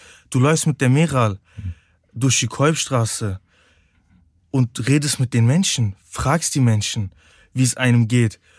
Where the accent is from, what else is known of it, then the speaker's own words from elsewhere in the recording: Cologne, North Rhine-Westphalia, Germany; Obwohl meine Mutter aktuell in der Türkei lebt und immer zu mir sagt, komm zu mir. Aber Köln ist meine Heimat. Deutschland ist meine Heimat.